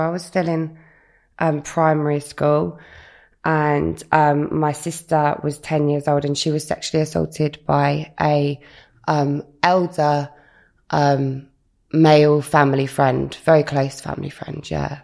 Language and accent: English; Bournemouth, South West England, United Kingdom; So I'm from Bournemouth originally, yeah, South Coast.